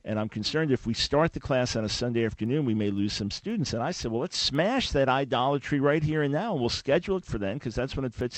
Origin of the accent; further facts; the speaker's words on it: New York, United States; Well, little did I know that I'm a New Yorker.